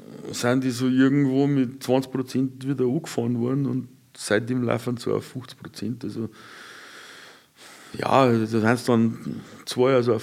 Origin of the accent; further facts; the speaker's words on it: Bad Aibling, Bavaria, Germany; ich bin ein gebürtiger Aiblinger. Ja. Ich habe 51 Jahre hier gewohnt.